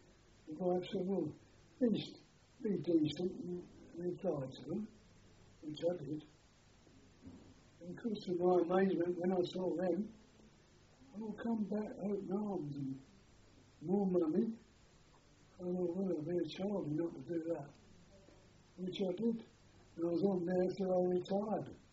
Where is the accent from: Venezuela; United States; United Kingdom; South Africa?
United Kingdom; Islington, London; now in Edgware, United Kingdom; Well, for a start, we were living in Edgware, which we came from Islington. That was our home.